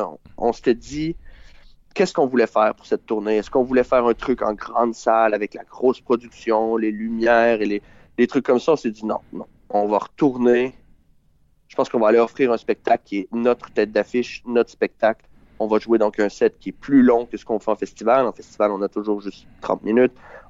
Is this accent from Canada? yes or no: yes; Orsainville, Quebec, Canada; Moi, je viens d'une petite banlieue de Québec qui s'appelle Orsainville. Je croyais jamais partir de mon garage d'Orsainville et vivre ça.